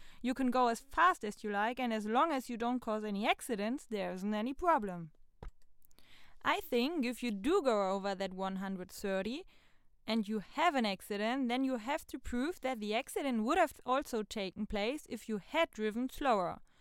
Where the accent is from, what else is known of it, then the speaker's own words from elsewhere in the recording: Germany; so I guess I'll be presenting Germany today.